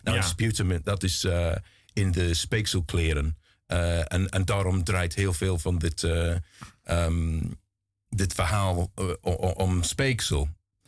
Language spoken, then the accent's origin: Dutch; South East England, United Kingdom; Dutch is a second language; Ik ben in Sussex, in Zuid-Engeland opgegroeid.